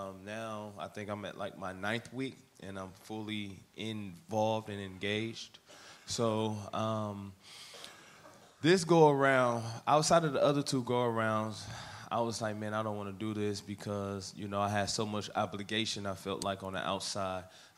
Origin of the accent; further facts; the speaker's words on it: Milwaukee, Wisconsin, United States; Me and Pastor got the same birthday. but I'm from Milwaukee, Wisconsin.